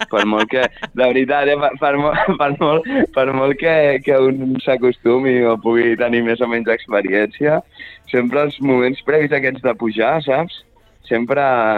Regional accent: Sabadell, Catalonia, Spain; som de Sabadell, des del centre de la Creu Alta hi ha un altre Sabadell molt diferent.

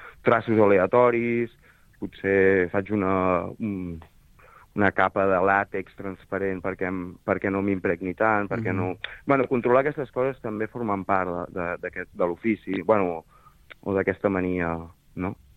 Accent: Sabadell, Catalonia, Spain; now in Girona, Spain; jo realment visc a Girona, però jo soc de Sabadell.

